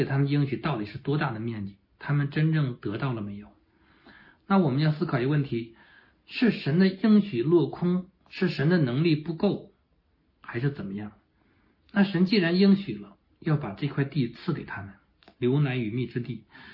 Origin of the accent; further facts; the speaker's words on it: China; 像我们中国人一样遍布世界各地的